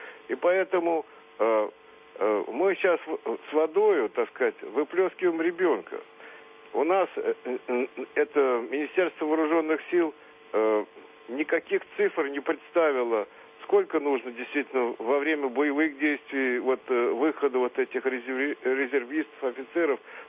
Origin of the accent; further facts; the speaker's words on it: Moscow, Russia; Я из Москвы. Я в свое время кончил МИИТ